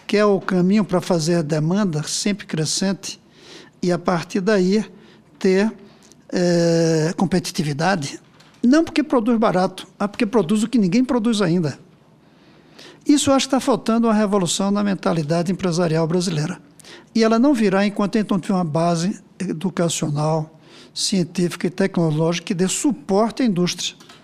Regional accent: Brazil; ainda não sou empresário, mas falo nós como brasileiros, ainda não descobrimos a importância.

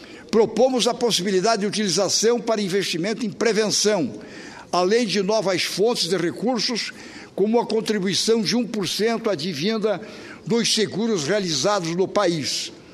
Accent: Santa Catarina, Brazil; não podia deixar de fazer um registro como catarinense

